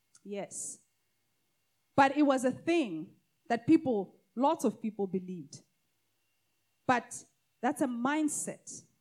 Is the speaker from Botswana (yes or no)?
yes; Botswana; I went back to my home country, because this was in South Africa. I went back to Botswana